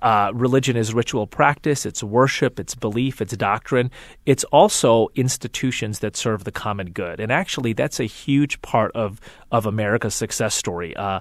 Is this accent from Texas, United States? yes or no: no; Chicago, Illinois, United States; I'm a Chicagoan, so I'm kind of trying to remember my New York geography a little bit here.